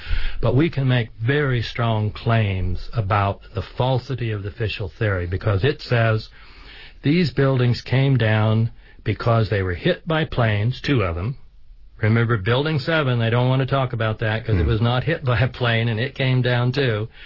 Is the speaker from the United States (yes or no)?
yes; United States; pardon me, I'm American, so I talk Fahrenheit.